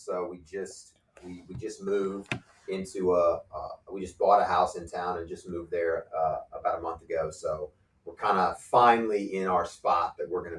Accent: Muncie, Indiana, United States; Grew up Muncie, Indian

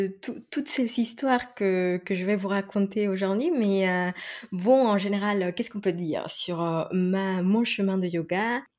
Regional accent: Mexico; French is a second language; moved away as an adult; now in France; Donc moi, je suis mexicaine. Je suis née et j'ai grandi au Mexique. Je suis arrivée en France après le bac, pour faire une prépa.

